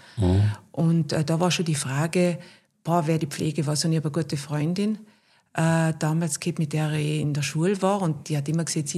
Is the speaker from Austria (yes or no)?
yes; Schönwies, Tyrol, Austria; Volksschule Schönwies, Hauptschule dann in Sams.